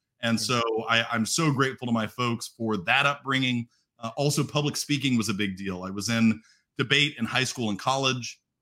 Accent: Fort Worth, Texas, United States; I was born at a young age. And I grew up in the Fort Worth, Dallas Metroplex, youngest of three.

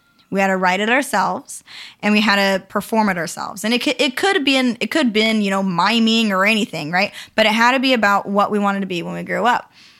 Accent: Idaho, United States; Because the author is, like, Mormon, and I'm from Idaho, and it's like everybody's reading the book, right? So, because everybody in Idaho is, like, Mormon.

